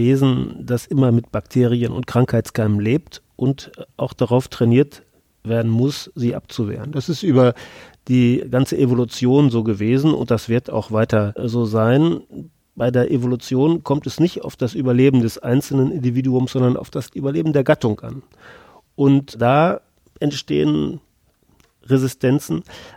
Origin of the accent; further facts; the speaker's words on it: Münster, North Rhine-Westphalia, Germany; ich bin schon als 7-Jähriger nach Münster gekommen. Ich bin hier zur Schule gegangen, zur Universität